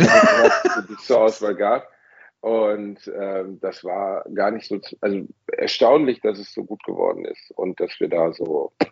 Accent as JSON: {"language": "German", "town": "Gelsenkirchen", "region": "North Rhine-Westphalia", "country": "Germany", "tie": "born there", "said": "Aber klar, wenn man aus Gelsenkirchen geht. Ich bin in Schalke geboren."}